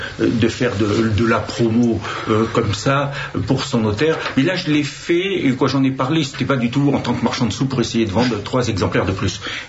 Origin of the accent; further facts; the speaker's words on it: Brittany, France; en tant que breton